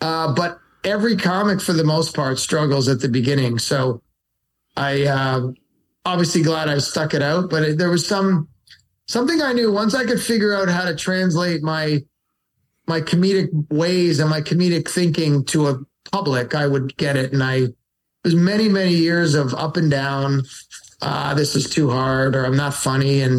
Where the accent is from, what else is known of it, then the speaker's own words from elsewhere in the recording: Willowdale, Ontario, Canada; also born or lived in Scarborough, Canada; My brother and sister were already born from Glasgow, and I was born in Scarborough, and we lived there for 2 years, and then we moved to Willowdale, which is not far.